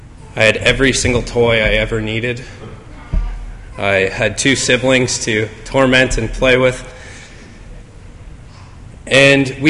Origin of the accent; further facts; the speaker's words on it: Windsor, Ontario, Canada; born there; I was born here in Windsor, Ontario, into the lives of two young parents